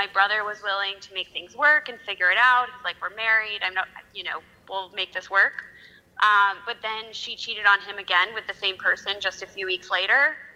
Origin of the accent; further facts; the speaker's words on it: Chicago, Illinois, United States; I'm from Chicago.